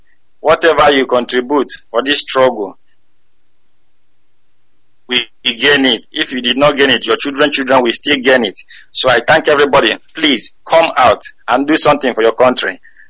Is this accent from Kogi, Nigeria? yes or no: no; Achalla, Anambra, Nigeria; now in Sweden; I come from Achala in Oka North Local Government in Anambra State.